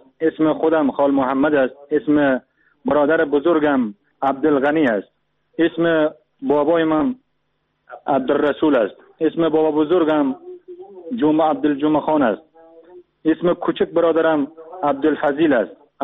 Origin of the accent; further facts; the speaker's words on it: Afghanistan; moved away as an adult; now in Turkey; من از افغانستان اومدم به ترکیه